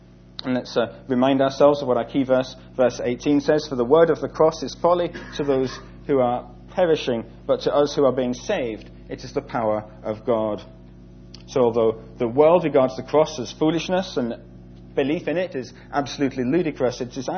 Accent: Edinburgh, Scotland, United Kingdom; My hometown is in Scotland, up in Edinburgh, and as many of you will know if you've ever been to Edinburgh, there's a huge castle right on top of a hill right in the middle of the city.

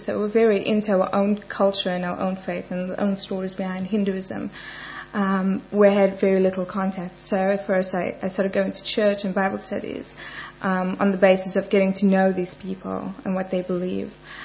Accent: Johannesburg, Gauteng, South Africa; I come from Johannesburg, a suburb called Indonesia, and it's predominantly a Muslim and a Hindu community. Basically, I've come from a devout Hindu family

